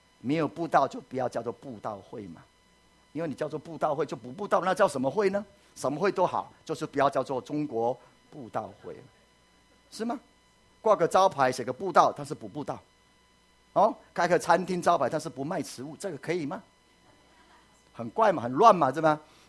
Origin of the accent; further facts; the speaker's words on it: Taiwan; 我是台湾来的